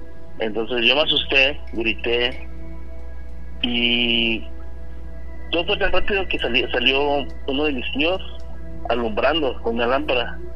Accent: Phoenix, Arizona, United States; Phoenix, Arizona.

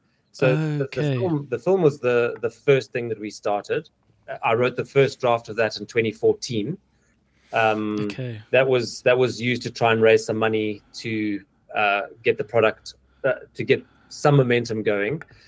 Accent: Zimbabwe; So he's from Zim. I'm also from Zim.

